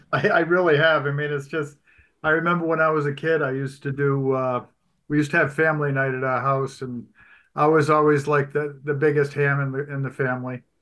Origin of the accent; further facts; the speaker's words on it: Bath, Maine, United States; I grew up in Bath.